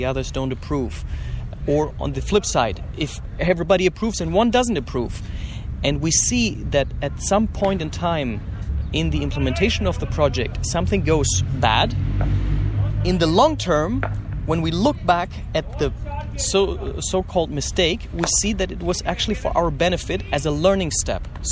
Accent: Germany; I came from Germany I invested all my holidays first to come down and really cultivate the land together with the guys.

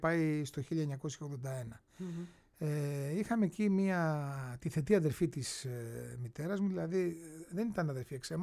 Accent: Athens, Attica, Greece; moved away; εμείς φύγαμε από την Αθήνα. Φύγαμε τη δεκαετία του 80.

